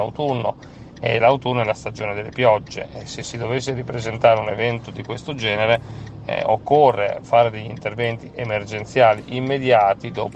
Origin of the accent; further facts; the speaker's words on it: Emilia-Romagna, Italy; essendo io romagnolo ed essendo la mia terra la terra direttamente colpita.